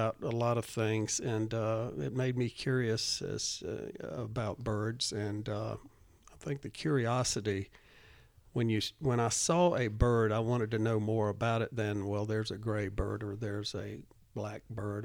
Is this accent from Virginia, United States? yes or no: no; Charlotte, North Carolina, United States; I'm from Charlotte, North Charlotte, Bates Ford Road area. And it was the country back in those days.